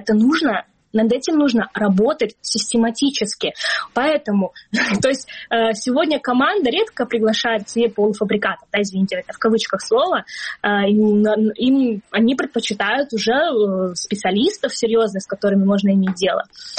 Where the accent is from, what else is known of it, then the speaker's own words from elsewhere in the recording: Crimea, Ukraine; born there; мы с тобой родились в Крыму, мы крымские татарки